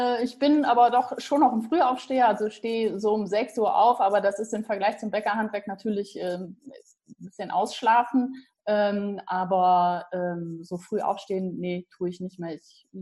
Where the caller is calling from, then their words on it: Carinthia, Austria; ich bin aus Österreich zugeschaltet und zwar aus dem wunderschönen Kärnten am Millstätter See.